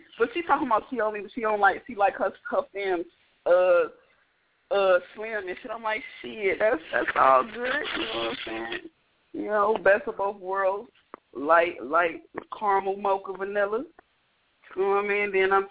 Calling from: Chicago, Illinois, United States; I'm calling from Chicago.

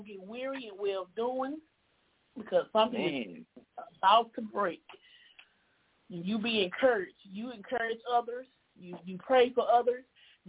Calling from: Mobile, Alabama, United States; I'm chiming in from Mobile, Alabama.

